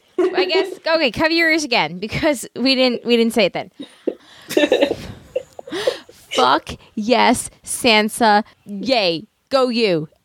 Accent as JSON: {"language": "English", "region": "Northeast", "country": "United States", "said": "I didn't say something that sounded stupid because I'm from the Northeast, which happens to me frequently."}